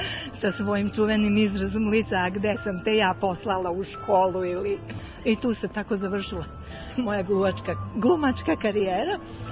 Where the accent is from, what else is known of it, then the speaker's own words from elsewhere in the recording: Vrbeta, Šumadija, Serbia; rođena sam u Šumadiji u jednom selu, zove se Vrbeta. To je gružansko selo, išla sam u školu u Gružu, u Guberevac i tako.